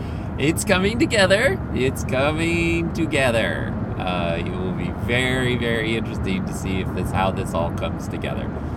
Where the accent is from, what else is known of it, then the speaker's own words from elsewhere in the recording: Philippines; I grew up in the Philippines. I cherish my time in the Philippines. It was lovely. Lovely people, beautiful country, really a wonderful, wonderful way to grow up